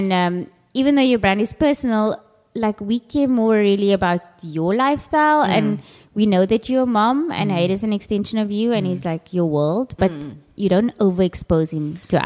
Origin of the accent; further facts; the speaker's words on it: Western Cape, South Africa; we are Cape Malaysian.